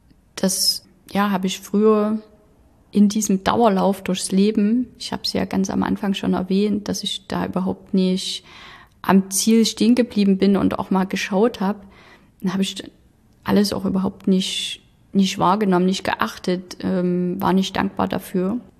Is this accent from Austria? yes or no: no; Germany; Ich bin ja aufgewachsen in der DDR